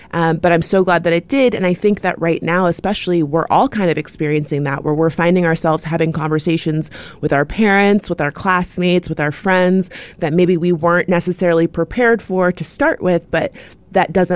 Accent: Florida, United States; my personal experience growing up in South Florida, oftentimes being the only Black person in my school or at work

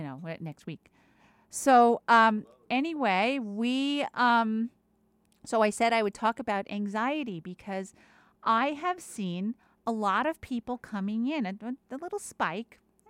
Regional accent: East Windsor, New Jersey, United States; I'm from East. It all began in East Windsor. And they data mined me for just a Connecticut girl, just a New Jersey girl in a Connecticut world.

